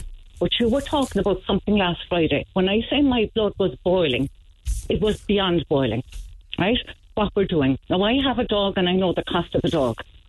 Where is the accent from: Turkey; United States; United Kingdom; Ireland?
Ireland; I'm ashamed to say I'm Irish.